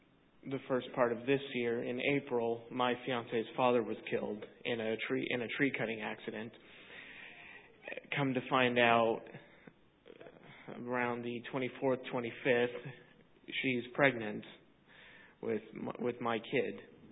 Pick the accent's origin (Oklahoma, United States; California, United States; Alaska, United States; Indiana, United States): Indiana, United States; me back up in my hometown in Indiana